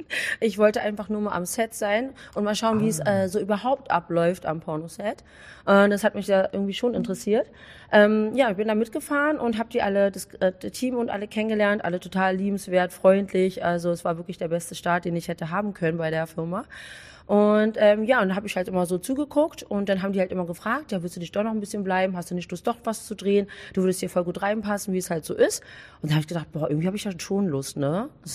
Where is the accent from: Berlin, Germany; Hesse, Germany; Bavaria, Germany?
Berlin, Germany; moved away as an adult; now in Mallorca, Spain; Ich komme ursprünglich aus Berlin